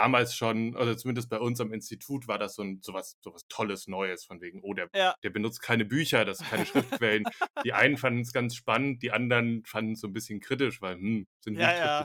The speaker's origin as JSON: {"language": "German", "country": "Slovenia", "second_language": "German", "said": "ich bin ursprünglich Slowene und es gab viel auf Slowenisch und es gab viel auf Kroatisch, was ich auch spreche."}